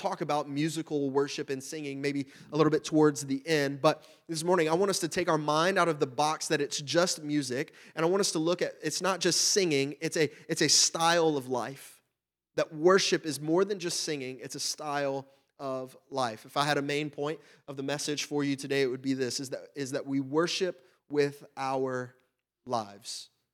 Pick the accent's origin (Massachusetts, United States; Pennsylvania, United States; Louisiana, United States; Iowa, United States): Louisiana, United States; now in Ohio, United States; So my wife and I, we moved here from Louisiana. I grew up down south in Louisiana.